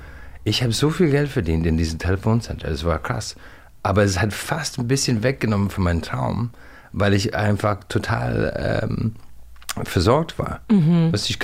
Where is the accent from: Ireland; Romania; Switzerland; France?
Ireland; ich komme aus Irland